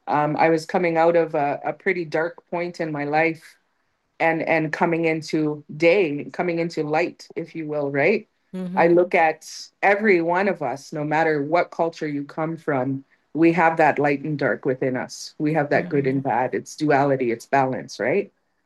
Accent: Mokomokong, Canada; now in Toronto, Canada; I'm from the Eagle Clan. I'm from Mokomokong, unceded Indian Territory. And I'm currently living in Toronto.

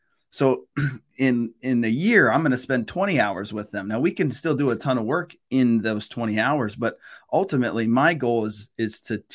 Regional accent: Minnesota, United States; But I'm from Minnesota. My family had just moved to Ohio.

